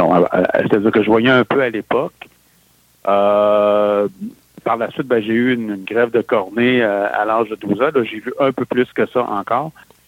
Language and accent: French; Quebec City, Quebec, Canada; born there; Ben, je suis né à Québec, plus précisément en 1962, ça ne rajeunit pas.